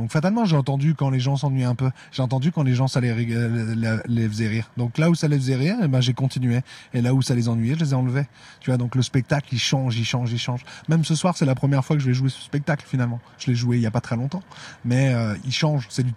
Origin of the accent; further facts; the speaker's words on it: Lille, Hauts-de-France, France; Moi, je suis lillois.